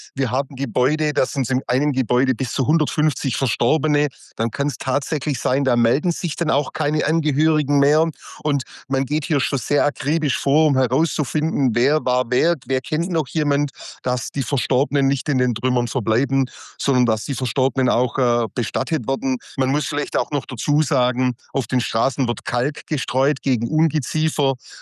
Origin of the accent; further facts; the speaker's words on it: Austria; Nicht wie bei uns in Österreich, wie in Europa.